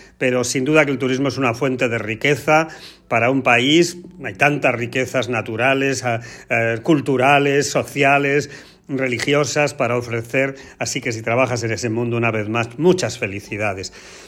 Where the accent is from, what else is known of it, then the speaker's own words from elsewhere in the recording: Porcuna, Andalusia, Spain; en Porcuna, mi pueblo, a través de la provincia de Jaén